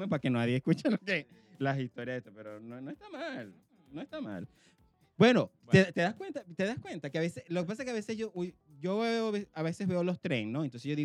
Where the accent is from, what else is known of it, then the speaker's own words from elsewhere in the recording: Venezuela; Y que no tenemos hijos y que venimos de Venezuela. O sea, de una cultura, de una mente tan cerrada.